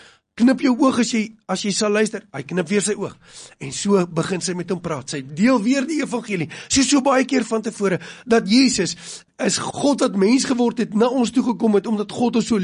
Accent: Cape Town, Western Cape, South Africa; toe sy uitvind ek kom uit Kaapstad

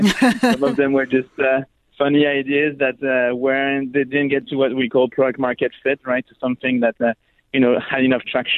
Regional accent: Paris, Île-de-France, France; also born or lived in Israel / United States; I'm originally from Paris. I grew up in Paris, eventually moved to Israel to do my BA. I moved to the U.S. to do my master's.

